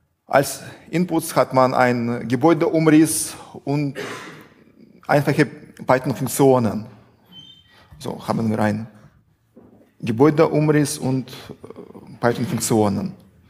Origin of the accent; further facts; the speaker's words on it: Russia; German is a second language; Ich komme aus Russland